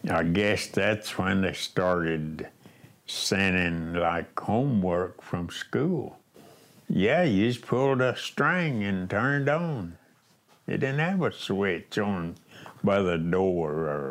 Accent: Hunt Mill Holler, Tennessee, United States; born there; My date of birth would be April 6th, born 41. I was born in Hunt Mill Holler. That's south of Oak Ridge.

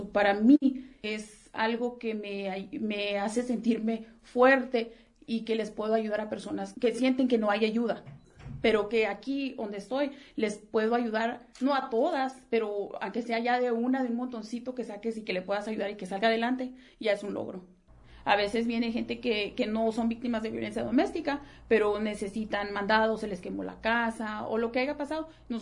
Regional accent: La Mesa, New Mexico, United States; Vivo aquí en Nuevo México. Crecí aquí en La Mesa. Es un pueblo pequeño que está cerca de aquí, de en between Las Cruces y El Paso. Mi papá era un trabajador del campo.

